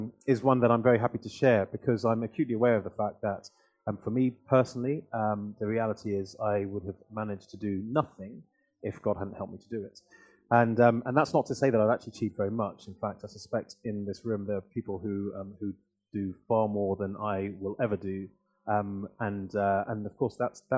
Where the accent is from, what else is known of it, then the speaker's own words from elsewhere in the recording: Hackney, London, United Kingdom; My mother, who still lives in London, and we moved to Hackney from Highbury after probably 8 years. So I was raised largely in Hackney. My mother worked three jobs because, in her mind, being like most good Nigerian parents